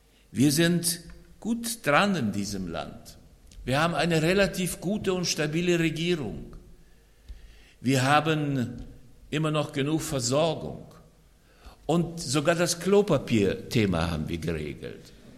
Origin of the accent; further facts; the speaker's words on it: Estonia; now in Germany; Ja, ich komme aus Estland, ich komme von der Ostsee, vielleicht fehlt mir die Ostsee.